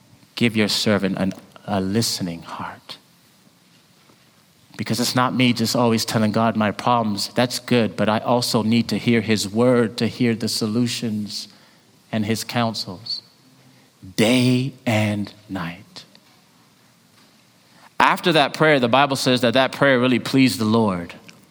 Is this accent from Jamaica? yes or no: yes; Jamaica; My mom's Jamaican, I'm Jamaican.